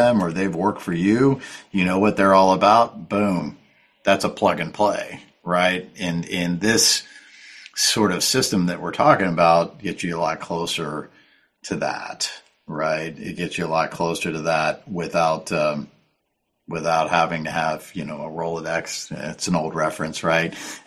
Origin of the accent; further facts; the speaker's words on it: Northeast, United States; I'm just going to say it like it is. I'm from the Northeast, right?